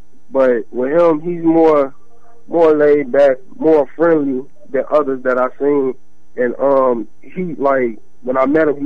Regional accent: Chicago, Illinois, United States; it just felt like since they're from Chicago, I'm from Chicago, the bond was perfect, you know.

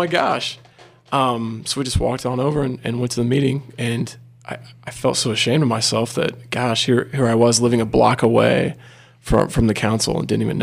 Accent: Muncie, Indiana, United States; I was born and raised in Muncie, like I said. Grew up at St. Francis Parish.

